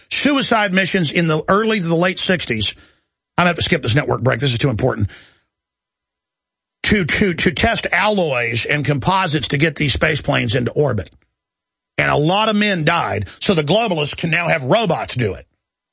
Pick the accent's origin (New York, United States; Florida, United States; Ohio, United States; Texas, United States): Texas, United States